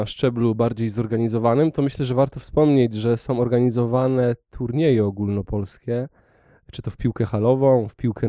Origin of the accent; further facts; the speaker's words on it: Janków Zaleśny, Greater Poland Voivodeship, Poland; w miejscowości, w której dorastałem, w Jankowie Zaleśnym, jak wracaliśmy ze szkoły, wieczorem spotykaliśmy się na piłeczce, na takim kartoflisku jeszcze